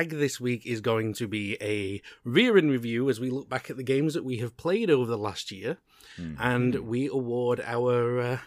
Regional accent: United Kingdom; Well, I was referring to Boris Johnson and the parties because, you know, we're two British guys.

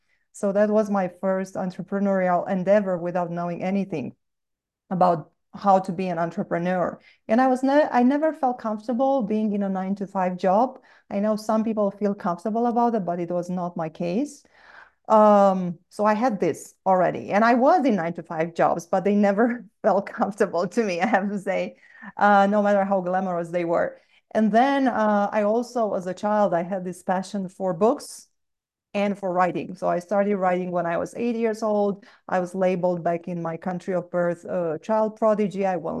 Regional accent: Romania; English is a second language; in case you wonder about my accent, I was born and raised in Romania. So I was back in high school in Romania

